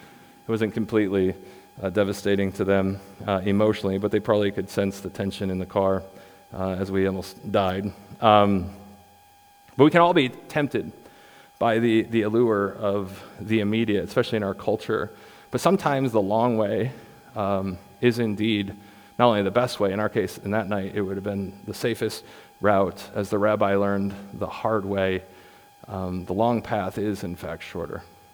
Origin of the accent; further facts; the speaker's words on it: Midwest, United States; And we're flatlanders. We come from the Midwest, so we didn't take into consideration topography